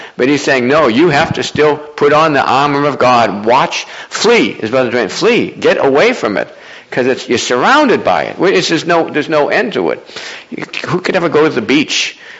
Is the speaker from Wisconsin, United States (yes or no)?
no; Boston, Massachusetts, United States; or even where I grew up in Boston, well, the Puritans and the Mayflower Compact and Bradford and that.